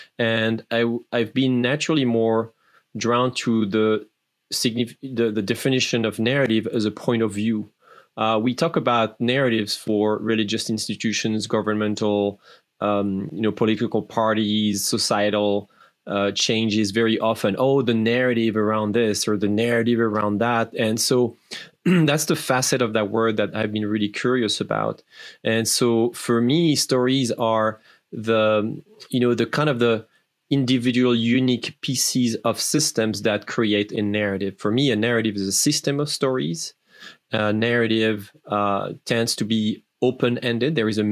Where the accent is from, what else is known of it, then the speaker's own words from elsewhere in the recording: France; English is a second language; Also, you might hear an accent because I'm French. English is my second language. I really became more fluent in English around 35 years old.